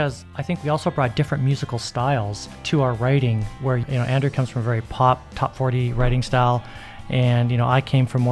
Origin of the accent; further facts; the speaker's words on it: Canada; now in Las Vegas, United States; Andrew being Australian and me being Canadian, but Vegas is our home. I've lived in Vegas for almost 20 years now